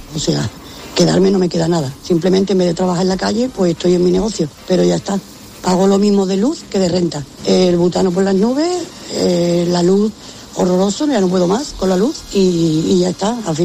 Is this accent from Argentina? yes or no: no; Málaga, Andalusia, Spain; de Málaga